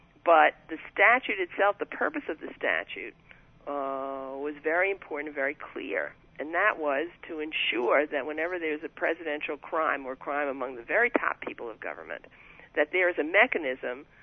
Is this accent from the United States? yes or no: yes; United States; I'm an American, and I'm very proud of our Constitution. I'm proud of this country